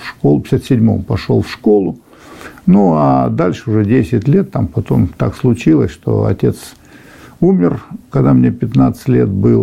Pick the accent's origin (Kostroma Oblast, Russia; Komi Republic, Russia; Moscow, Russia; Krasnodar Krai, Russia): Krasnodar Krai, Russia; Adler; born there; Родился я в Адлере.